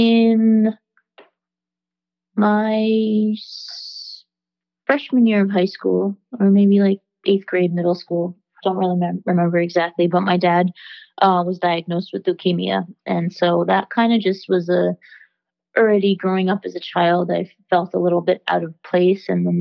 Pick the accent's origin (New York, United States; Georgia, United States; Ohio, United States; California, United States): New York, United States; Long Island; I grew up in Long Island, New York.